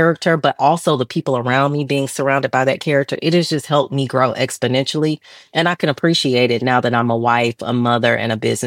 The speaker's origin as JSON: {"language": "English", "town": "Atlanta", "region": "Georgia", "country": "United States", "tie": "born or raised there", "said": "And that's how I grew up in Southwest Atlanta. But I'm in Atlanta now, which is the middle of the city."}